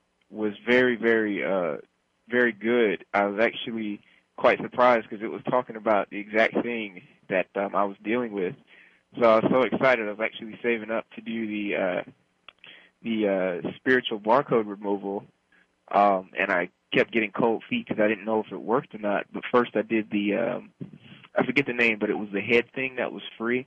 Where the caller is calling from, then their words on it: Washington, United States; Hi, I'm calling from Washington State.